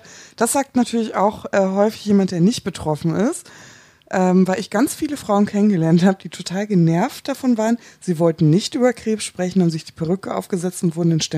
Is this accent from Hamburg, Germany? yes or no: yes; Hamburg, Germany; ich komme aus Hamburg